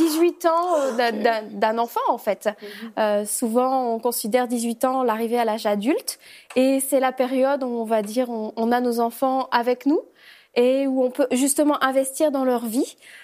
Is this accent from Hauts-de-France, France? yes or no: yes; Orchies, Hauts-de-France, France; born there; Je suis née dans une petite ville qui s'appelle Orchy, où on fabrique de la chicorée qui est exportée